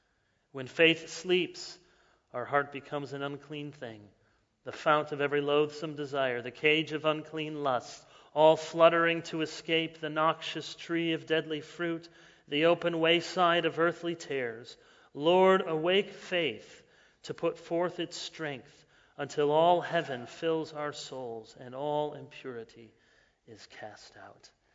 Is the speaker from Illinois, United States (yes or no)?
yes; Chicago, Illinois, United States; So I'm from Chicago. I'm a Blackhawks fan.